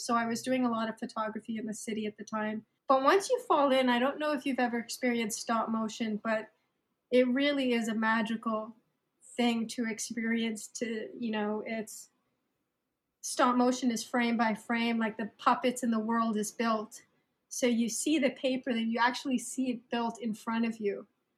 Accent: Toronto, Ontario, Canada; I was born and raised in Toronto.

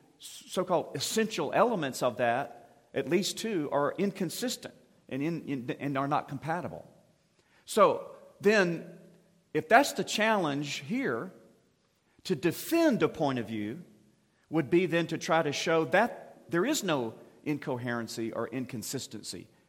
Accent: United States; I come from the United States.

